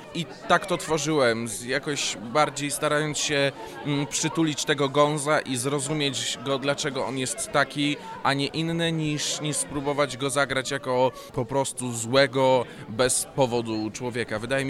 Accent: Toruń, Kuyavian-Pomeranian Voivodeship, Poland; przypominająca mi trochę moje strony toruńskie.

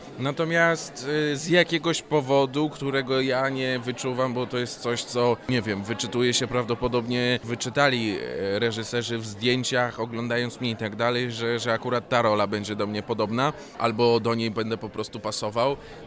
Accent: Toruń, Kuyavian-Pomeranian Voivodeship, Poland; przypominająca mi trochę moje strony toruńskie.

